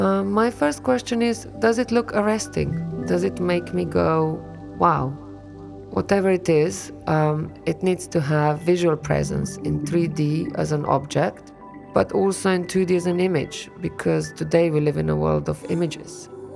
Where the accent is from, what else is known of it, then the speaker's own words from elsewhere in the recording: Slovenia; now in London, United Kingdom; I'm a designer from Slovenia